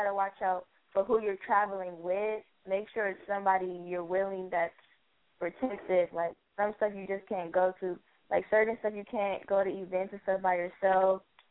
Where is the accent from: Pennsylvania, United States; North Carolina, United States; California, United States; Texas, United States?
California, United States; Los Angeles; Oh, I'm from the city, well, L.A.